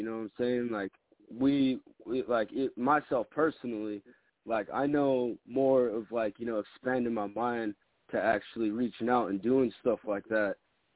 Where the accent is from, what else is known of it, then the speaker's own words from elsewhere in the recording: United States; And I'm like, nah, hell no, man, I'm Native American.